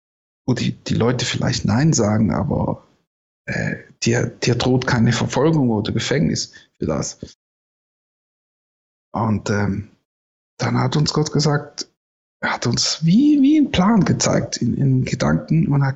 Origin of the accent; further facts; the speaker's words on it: Switzerland; wir sind aus der Schweiz, wir haben noch ein Geschenk dabei für Sie